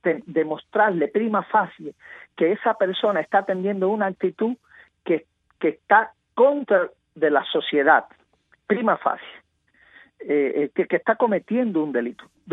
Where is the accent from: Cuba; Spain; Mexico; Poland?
Cuba; Todos somos cubanos.